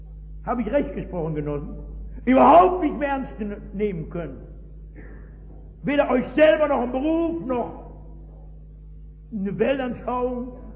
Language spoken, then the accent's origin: German; Essen, North Rhine-Westphalia, Germany; Washington, New York, Hongkong oder das Ruhrgebiet, wo ich herkomme.